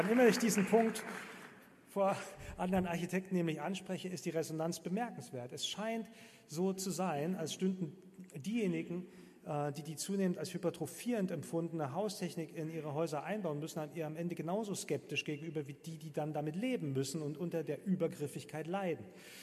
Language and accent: German; East Germany, Germany; Ich darf das kritisieren, ich komme auch aus dem Osten.